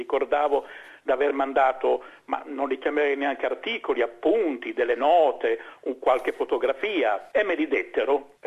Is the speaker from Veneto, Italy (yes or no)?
no; Imola, Emilia-Romagna, Italy; born there; andai in Italia, a Imola, la mia città natale